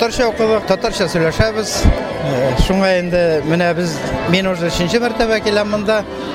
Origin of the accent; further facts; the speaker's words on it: Bishkurai, Bashkortostan, Russia; Бишкурай авылы, Илеш районы, Бишкурай авылы. Безнең инде ике тапкыр Советлар Союзы герое Муса Гәрәев.